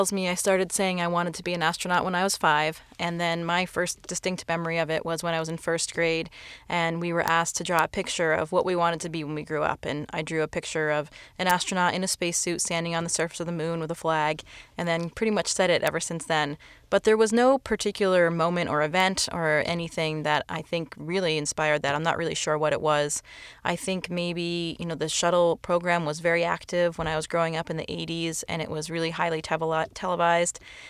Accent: Caribou, Maine, United States; It was a great place to grow up.

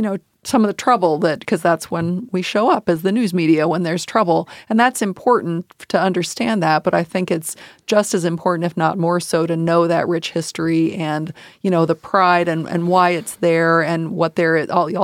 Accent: Kentucky, United States; I grew up in Northern Kentucky, which, you know, on the maybe the wrong side of the river.

